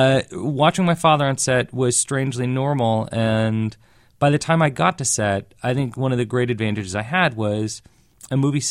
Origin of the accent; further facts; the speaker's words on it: Beverly Hills, California, United States; I could not have had a more fortunate upbringing. I grew up in Beverly Hills, of course, and that comes with privilege and arrogance.